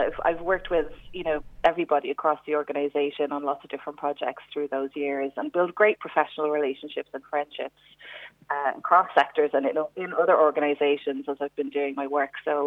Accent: Coolock, Leinster, Ireland; I grew up in Coolock. My family are still there. I went to the schools there, went to the clubs there, know all of the local spots.

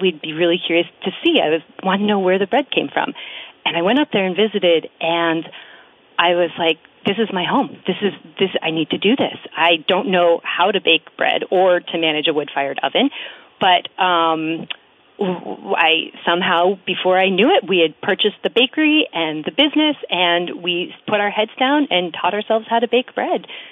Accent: Johnson, Vermont, United States; I grew up in Johnson, so born and raised in Lamoille County, but moved away for college and brought my husband back to Vermont

